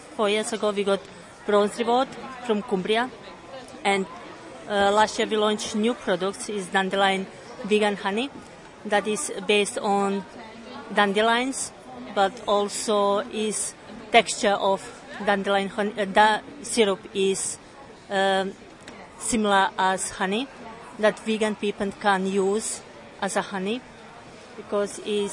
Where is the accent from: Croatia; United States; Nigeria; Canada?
Croatia; English is a second language; Yeah, I am from Croatia.